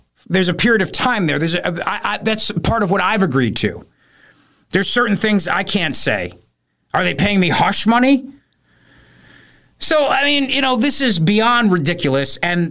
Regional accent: New Jersey, United States; I'm Italian from Jersey.

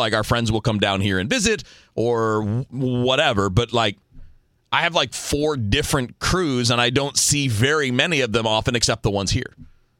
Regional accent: Detroit, Michigan, United States; moved away as an adult; also born or lived in Miami / Chicago; I grew up in the Detroit area, lived there for the first 18 years of my life, spent 4 years in college in Miami. That's a different pod. Another 13 or 14 years in Chicago, and now 19 years here this month

